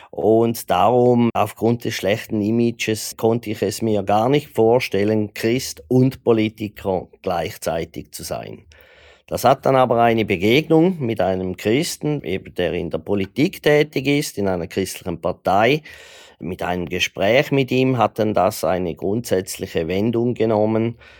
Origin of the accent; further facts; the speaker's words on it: Thurgau, Switzerland; im Thurgau, wo ich herkomme